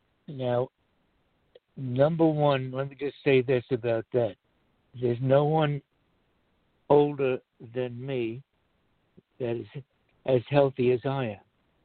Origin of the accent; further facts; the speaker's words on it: United States; Even when I was a kid growing up in America, there was very, very few traffic jams.